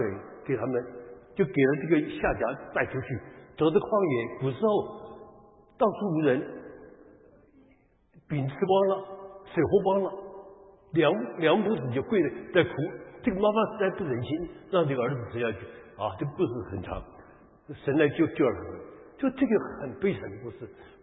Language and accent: Chinese; Sichuan, China; accent: Sichuanese; 那么我小时候住在四川，所以我讲四川话，讲的和四川人一样，传娃儿，但是四川人不喜欢我们。我们住一个三台庄